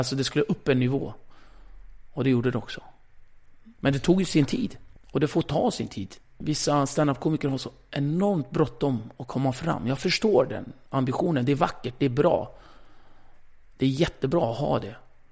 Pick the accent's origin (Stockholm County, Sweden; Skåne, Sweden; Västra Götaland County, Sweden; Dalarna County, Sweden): Stockholm County, Sweden; Rinkeby; jag är från Rinkeby